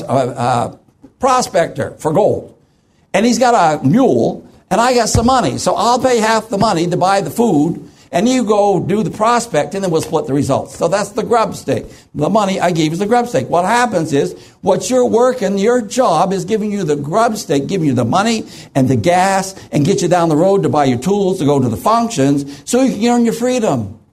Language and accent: English; Maine, United States; I was raised in the North Woods of Maine. We my brothers and I, we worked.